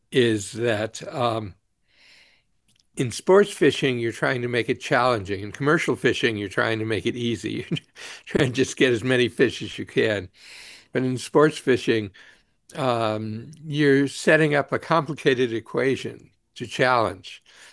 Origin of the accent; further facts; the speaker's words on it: New England, United States; Yeah. Well, you know, I'm from New England, but, and I love the New England coast. I love the rockiness of it.